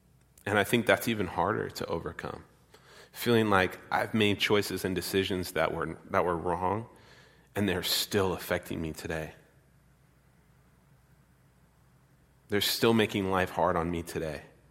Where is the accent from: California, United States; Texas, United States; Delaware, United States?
California, United States; San Diego; You know, growing up in San Diego and then, you know, moving up here, like the whole Baptist church thing, all my grandpa's friends were like Baptist preachers